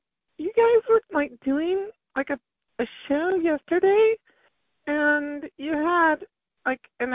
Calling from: San Bernardino, California, United States; San Bernardino. Hi, how are you?

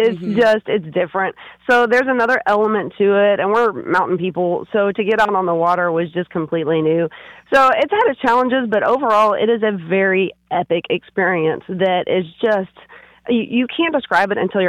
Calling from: Montrose, Iowa, United States; We are in Montrose, Iowa.

